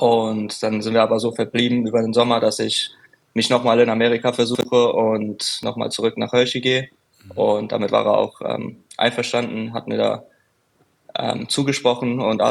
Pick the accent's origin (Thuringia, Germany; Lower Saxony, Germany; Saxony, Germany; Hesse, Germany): Hesse, Germany; Frankfurt; Frankfurt ist ja meine Heimat. Ich bin ja von dort